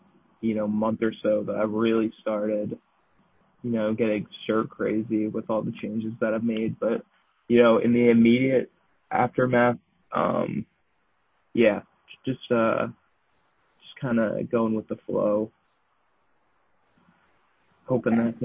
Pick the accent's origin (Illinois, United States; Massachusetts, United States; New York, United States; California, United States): Massachusetts, United States; Cambridge; So I am from Cambridge, Massachusetts. That's where I'm living right now.